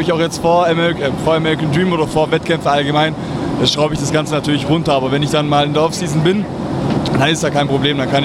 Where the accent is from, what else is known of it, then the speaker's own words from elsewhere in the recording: Stuttgart, Baden-Württemberg, Germany; ich komme aus Aalen, nee, Stuttgart ist das Ganze.